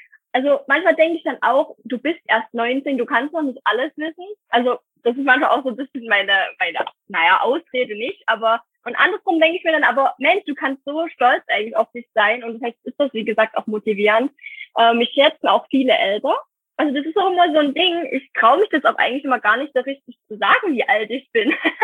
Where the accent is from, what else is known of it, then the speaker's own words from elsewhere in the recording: Saxony, Germany; ich bin 20 Jahre alt, ich komme aus Sachsen und wohne auf dem Dorf, in einer kleinen Stadt auf dem Land.